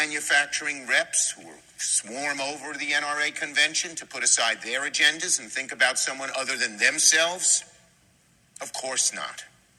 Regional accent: New York, United States; In my home state of New York, in the beloved city of Buffalo

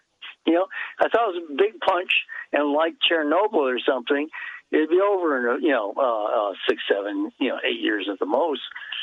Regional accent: California, United States; It's my home state, and I'm really kind of depressed, but also more disgusted than depressed that people there can be so complacent that they have this idiot as a governor.

